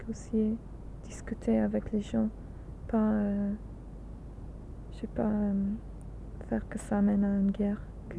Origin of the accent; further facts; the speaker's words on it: England, United Kingdom; French is a second language; quand je suis anglaise